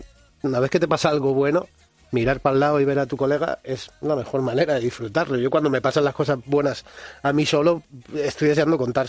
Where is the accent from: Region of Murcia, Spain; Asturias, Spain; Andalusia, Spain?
Region of Murcia, Spain; Molina de Segura; soy de Murcia, de Molina de Segura, concretamente.